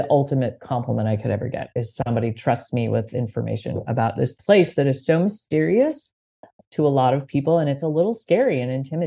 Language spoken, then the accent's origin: English; Pacific Northwest, United States; So I grew up in the Pacific Northwest and never had lived anywhere else.